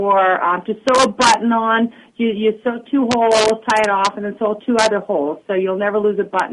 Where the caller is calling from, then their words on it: Eugene, Oregon, United States; I'm in Eugene, Oregon.